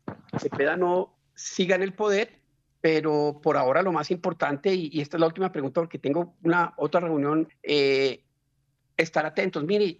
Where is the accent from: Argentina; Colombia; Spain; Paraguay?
Colombia; somos los colombianos los que vamos a tener que defender la democracia.